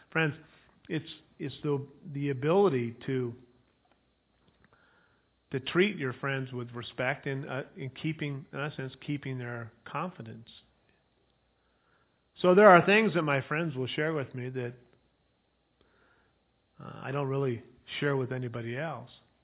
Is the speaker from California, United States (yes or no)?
yes; Ukiah, California, United States; also born or lived in Edina, Minnesota; when I moved from Edina, Minnesota, back to Ukiah, I was called there, he would say to me that his opinion was that moving back to Ukiah, my hometown, was like going back to a black hole.